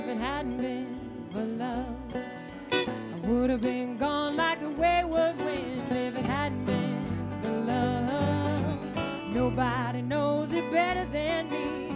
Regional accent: Kansas, United States; I'm originally from Kansas, so the plains, beautiful grassland, is a special place in my heart.

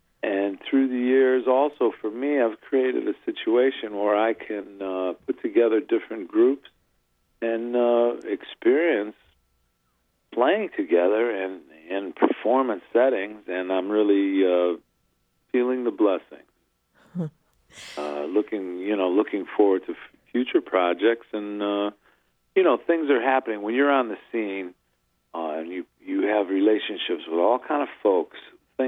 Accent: Cleveland, Ohio, United States; Carmen Castaldi on drums, who I grew up with in Cleveland

